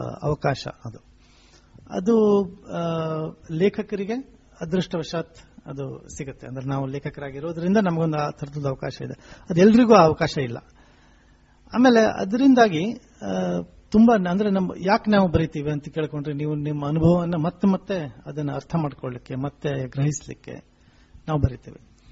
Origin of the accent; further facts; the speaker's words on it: Karnataka, India; ಆಶ್ಚರ್ಯ ಯಾಕಂದ್ರೆ ನಾನು ಉತ್ತರ ಕನ್ನಡದಿಂದ ಬಂದವನು, ಅವರು ಉತ್ತರ ಕನ್ನಡದವರು.